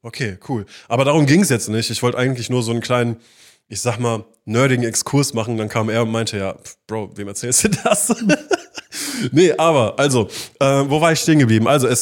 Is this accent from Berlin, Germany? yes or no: no; Essen, North Rhine-Westphalia, Germany; ich bin 31 Jahre alt, ich bin von Sternzeichen Krebs. Ich komme aus Essen, aus dem Ruhrpott